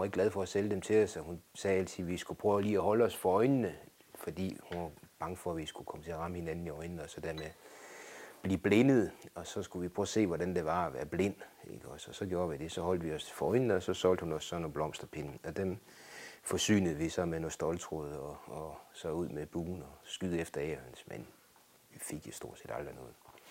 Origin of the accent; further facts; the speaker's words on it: Aalborg, North Denmark Region, Denmark; born or raised there